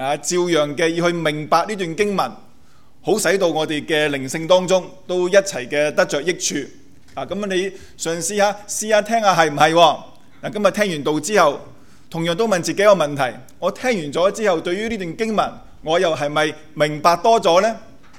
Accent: Houston, Texas, United States; 我本身都是来自德州休士顿的，我不知道大家有没有在美国南部住过呢？

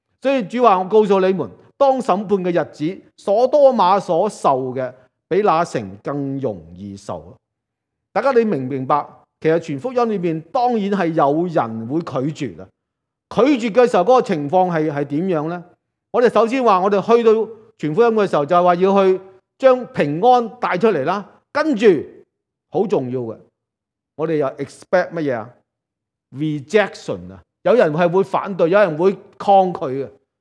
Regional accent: China; 我们中国人也是，中国人也是散居的群体

